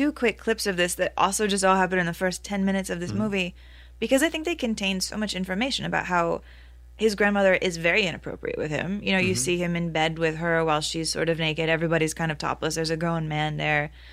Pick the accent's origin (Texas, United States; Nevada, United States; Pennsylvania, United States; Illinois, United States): Texas, United States; Like, you know, I'm a Texan.